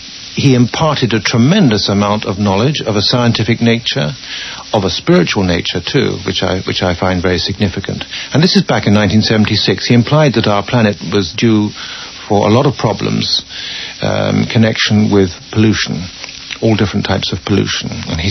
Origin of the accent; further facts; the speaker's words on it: England, United Kingdom; Being English, we hadn't been introduced, so I didn't go any further.